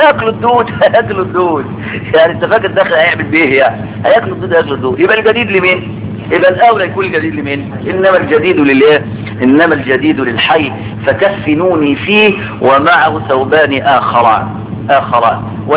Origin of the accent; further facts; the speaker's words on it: Egypt; النساء عندنا في مصر دول عايزين ايه بالظبط